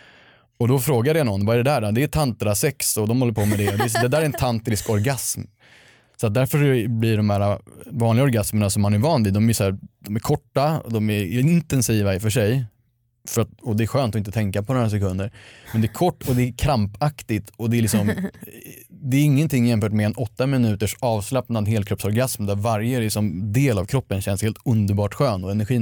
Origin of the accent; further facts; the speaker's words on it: Stockholm, Stockholm County, Sweden; Jag växte upp i Stockholm och liksom i fina kretsar